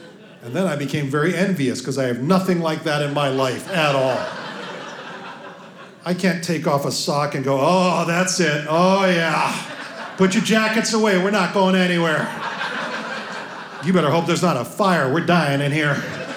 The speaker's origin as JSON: {"language": "English", "region": "Hawaii", "country": "United States", "tie": "born or raised there", "lives_now": "Seattle, United States", "said": "I grew up in Hawaii, it's a lot of who I am. So even though my kids are being raised in Seattle, I want them to be close to that culture."}